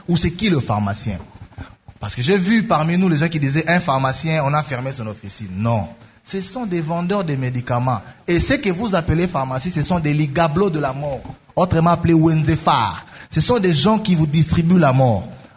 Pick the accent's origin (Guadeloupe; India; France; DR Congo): DR Congo; Je parle en tant que président, en tant que Congolais.